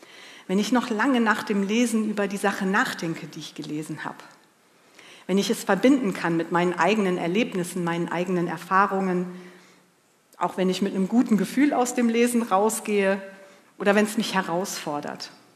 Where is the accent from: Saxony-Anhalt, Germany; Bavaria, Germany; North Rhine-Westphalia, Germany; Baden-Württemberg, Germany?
North Rhine-Westphalia, Germany; Mönchengladbach; Ich bin ja in Mönchengladbach groß geworden und aufgewachsen, habe mir eben schon gesagt, und ich habe hier in Düsseldorf deutsche und englische Literatur und Sprachwissenschaft studiert.